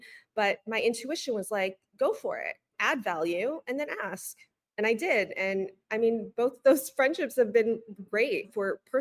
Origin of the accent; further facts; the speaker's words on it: New York, United States; And typically as a New Yorker and somebody who's used to going above and beyond and just forcing myself to the grind and the effort